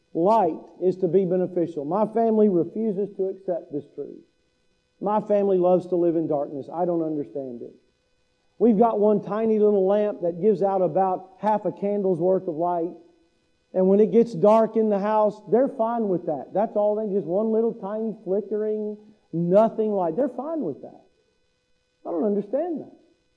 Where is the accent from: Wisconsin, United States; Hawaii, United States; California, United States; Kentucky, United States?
Kentucky, United States; So I'm from Kentucky. In Kentucky, we have Mammoth Cave. We have a whole system of caves in Kentucky.